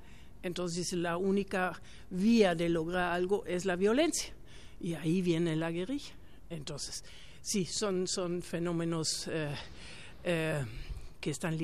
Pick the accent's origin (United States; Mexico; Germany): Germany; Spanish is a second language; Yo soy alemana, sí.